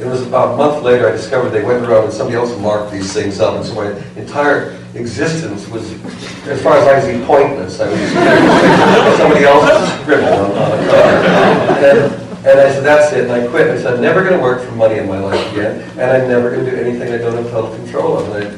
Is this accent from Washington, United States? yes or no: no; Minnesota, United States; Because I grew up in Minnesota, before we had a television, we had radio